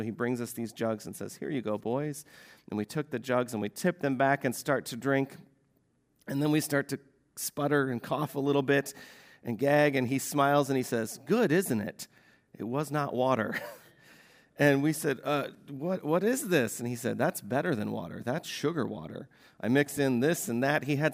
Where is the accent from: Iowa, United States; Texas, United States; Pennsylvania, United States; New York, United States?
Iowa, United States; Farmersville; when I was growing up in Farmersville, Iowa, we, as high school students, often found extra work on the side in the summer baling hay for other neighboring farmers.